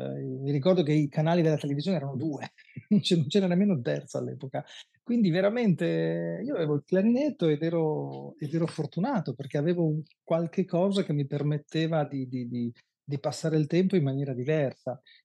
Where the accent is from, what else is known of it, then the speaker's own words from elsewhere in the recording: Trentino-Alto Adige, Italy; io sono originario del Trentino Alto Adige